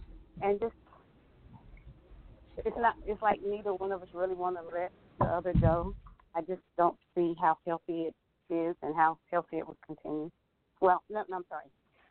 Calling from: Atlanta, Georgia, United States; Hi. I'm calling from Atlanta, Georgia.

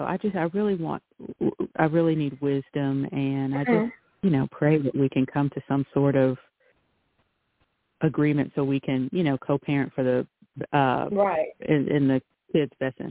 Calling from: North Carolina, United States; Good morning, Sister LaShawn. … from North Carolina.

